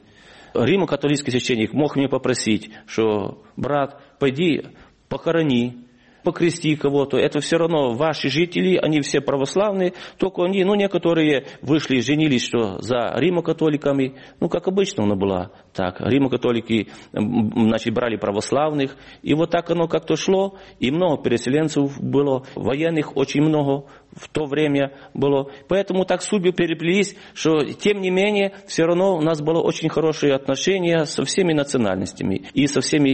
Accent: Mukachevo, Zakarpattia Oblast, Ukraine; Я родом с Мукачева. Нас больше называют именно, что мы лемаки, лемки. Потому что мы больше употребляем слово «лем».

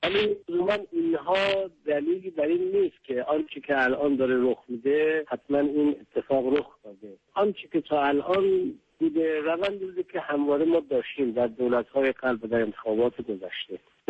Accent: Iran; من به عنوان یک ایرانی فکر می‌کنم

